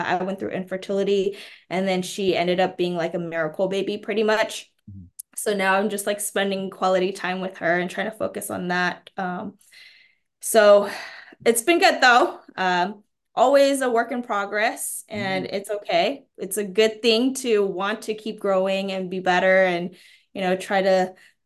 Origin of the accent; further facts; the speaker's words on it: United States; first language Mandarin Chinese; English is a second language; So I'm an ESL kid, so English is my second language. So you would not have known that if you didn't know me as a child. So my parents were immigrants and they came here to America to make a life. So I grew up speaking Mandarin Chinese.